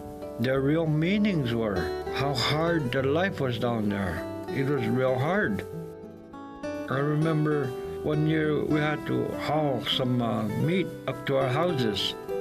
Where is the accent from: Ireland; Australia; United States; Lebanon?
United States; King Island, Alaska; I was adopted and raised by … of King Island here in Nome, but I was raised on King Island.